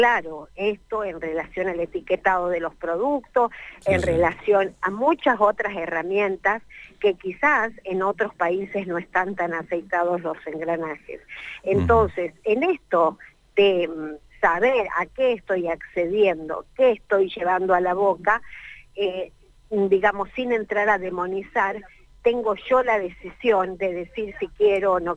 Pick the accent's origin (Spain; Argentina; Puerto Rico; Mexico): Argentina; Neuquén; Somos andinos. Estamos los Andes del Norte y los Andes del Sur. Orgullosamente montañeses, andinos, cordilleranos, como nos quieran llamar. Pero somos un espacio importante en esta Argentina diversa y hermosa.